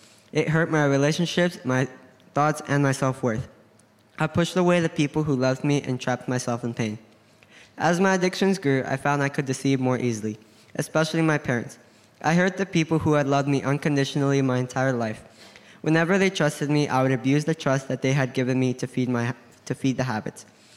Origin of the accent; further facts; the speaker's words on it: Three Hills, Alberta, Canada; also born or lived in South America; Some of you will recognize me because, you know, Three Hills is my hometown.